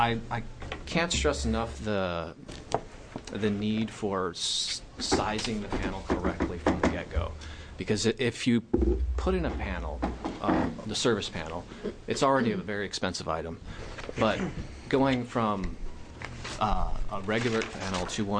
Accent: Oregon City, Oregon, United States; from Oregon City

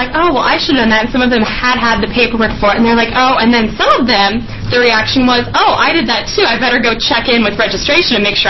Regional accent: Oregon, United States; I grew up in Central Oregon and was kind of a small-town girl, and I had a lot of roots in agriculture.

